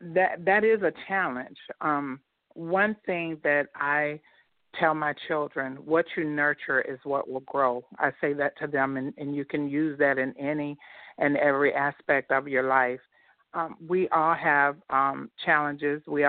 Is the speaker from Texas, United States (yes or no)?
no; Port St. Joe, Florida, United States; But as I stated … I moved down to South Florida from Port St. Joe, Florida. It's in the Panhandle in North Florida.